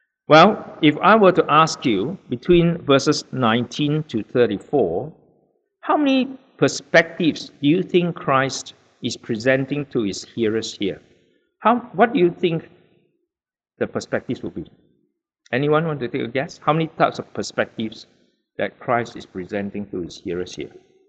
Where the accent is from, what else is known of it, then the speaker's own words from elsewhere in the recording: Malaysia; now in Australia; My first woolen jumper, because you know I come from Malaysia, so I never worn woolen before.